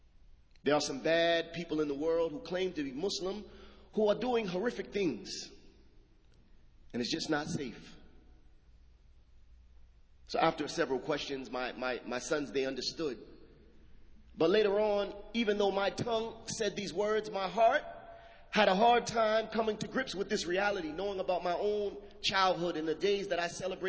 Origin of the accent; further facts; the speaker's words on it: Boston, Massachusetts, United States; You know, I was raised in Roxbury. I remember as a child coming down in this area to see the ice sculptures at the end of the year for New Year's Eve, going to Charles River to see the fireworks.